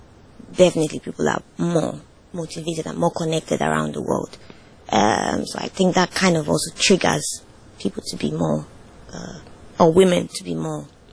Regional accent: Nigeria; born or raised there; also born or lived in Germany

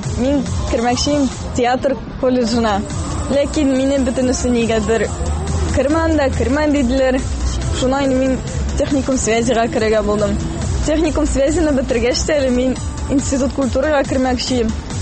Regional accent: Saby, Tatarstan, Russia; also born or lived in Mamadysh; кичкенә чактан авылда үстек, Сабада, Мамадышта үстек, әти-әни авылларында.

